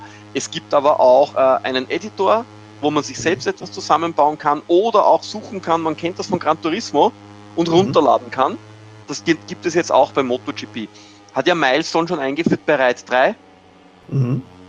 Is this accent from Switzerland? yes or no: no; Austria; Das macht mir als Österreicher natürlich sehr viel Spaß, mit der KTM am Red Bull Ring herumzuheizen.